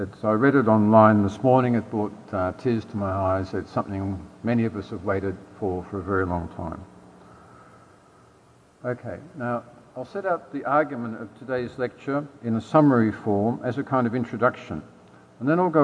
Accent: Australia; The Aboriginal people of Australia that is indeed my home country.

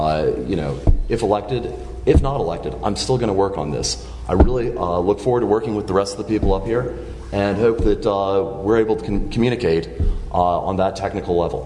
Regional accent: Lexington, Virginia, United States; moved away as an adult; now in Charlottesville, United States; I'm originally from Lexington, Virginia. I've been in Charlottesville for about 19 years. Since moving here, to go to UVA, I've been in six different neighborhoods.

